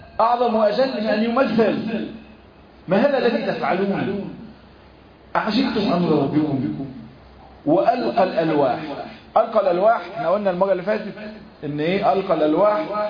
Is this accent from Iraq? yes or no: no; Egypt